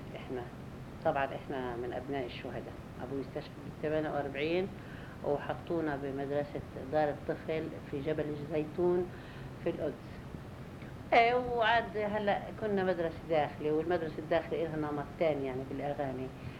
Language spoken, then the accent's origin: Arabic; Haifa, Haifa District, Israel; born there; من مواليد حيفا سنة 1944.